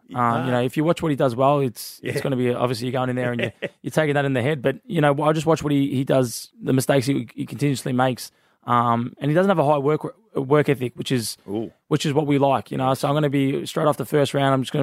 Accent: Australia; I'm an Aussie.

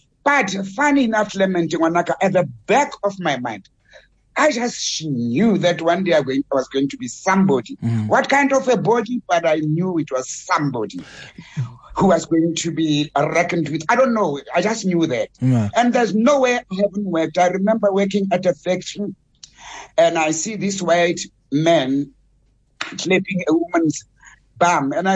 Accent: Soweto, Gauteng, South Africa; born there

